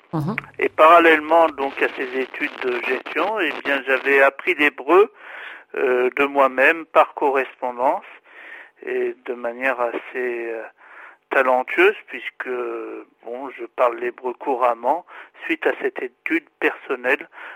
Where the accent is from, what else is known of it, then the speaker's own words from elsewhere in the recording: Lyon, Auvergne-Rhône-Alpes, France; born there; oui, tout à fait, je suis né à Lyon.